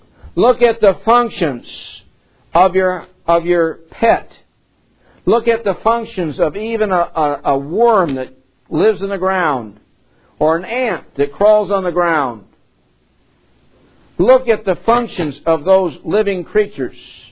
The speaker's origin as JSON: {"language": "English", "region": "Michigan", "country": "United States", "tie": "born or raised there", "said": "growing up in Michigan, and Al Kaline was the biggest star Detroit had for 20 years in baseball."}